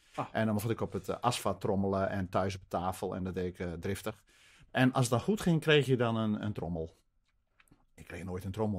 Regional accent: Harlingen, Friesland, Netherlands; ik ben in Harlingen opgegroeid en daar was een leraar.

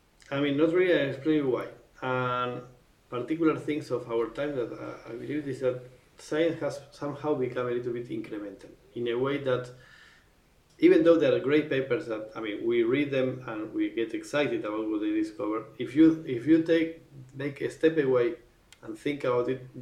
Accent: Argentina; And something with Argentina, because I really wanted to do something with my home country.

